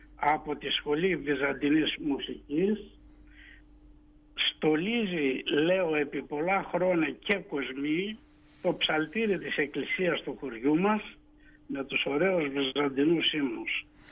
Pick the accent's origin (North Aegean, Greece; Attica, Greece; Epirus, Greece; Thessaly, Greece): Thessaly, Greece; Βασικά φίλοι από το ίδιο χωριό, καταγόμαστε πράγματι από την Καπά Καρδίτσης και οι δύο.